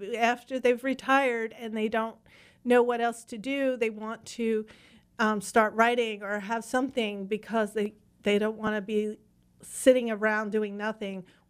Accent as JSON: {"language": "English", "town": "Philadelphia", "region": "Pennsylvania", "country": "United States", "said": "it came from the fact that I'm from Philadelphia, and I just really love the Revolutionary War era"}